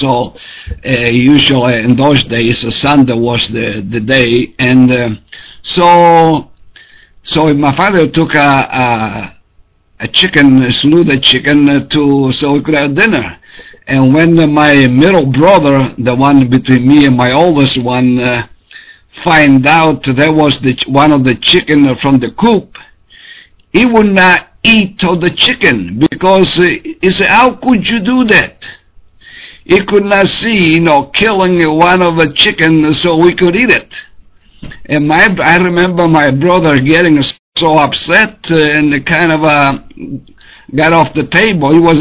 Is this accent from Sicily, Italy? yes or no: yes; Sicily, Italy; when I was growing up in Sicily